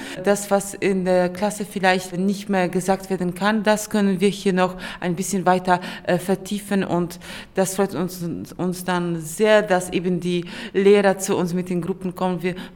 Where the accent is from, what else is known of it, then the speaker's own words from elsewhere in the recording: Poland; Wir haben ja jetzt Karneval bei uns in Polen und auch in Deutschland.